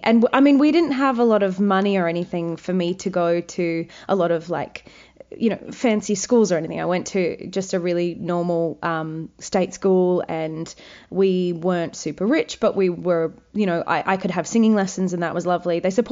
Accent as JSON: {"language": "English", "town": "Wagga Wagga", "region": "New South Wales", "country": "Australia", "said": "was a big dream for me because, you know, I'm from Wagga Wagga."}